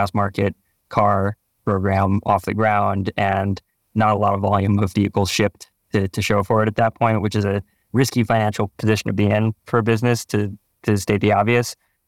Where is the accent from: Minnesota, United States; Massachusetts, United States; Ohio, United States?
Massachusetts, United States; Nantucket; I grew up on the East Coast in Massachusetts. I'm a Nantucketer, an island boy.